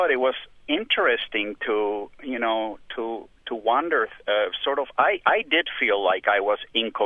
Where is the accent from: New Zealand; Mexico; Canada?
Mexico; now in East Lansing, United States; I grew up in Mexico as a Jewish, but my background was more like cultural Jew.